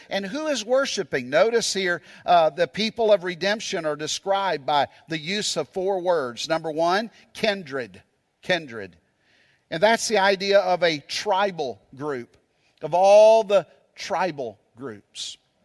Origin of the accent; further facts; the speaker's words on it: Japan; I think about the fact where I grew up in Japan.